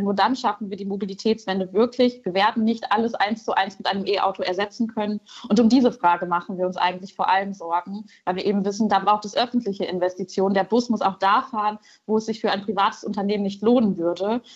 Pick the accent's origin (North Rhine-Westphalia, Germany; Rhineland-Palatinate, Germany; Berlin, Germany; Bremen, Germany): North Rhine-Westphalia, Germany; Ich komme aus dem Ruhrgebiet. Ich weiß, wie das aussieht, wenn so ein Strukturwandel nicht funktioniert.